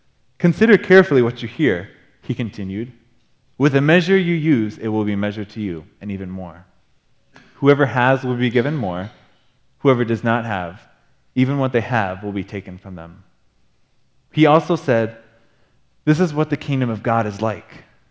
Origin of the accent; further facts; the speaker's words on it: Japan; I was born and raised in Japan